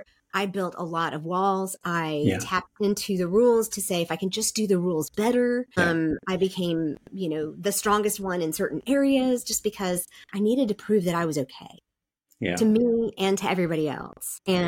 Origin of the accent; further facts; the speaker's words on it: Seoul, South Korea; I grew up in Seoul, and we would go down to the beach on